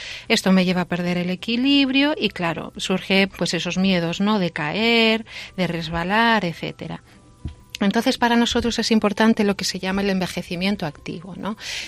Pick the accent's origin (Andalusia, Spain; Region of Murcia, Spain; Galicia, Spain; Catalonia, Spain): Galicia, Spain; A Coruña; born there; Sí, nacimos en Coruña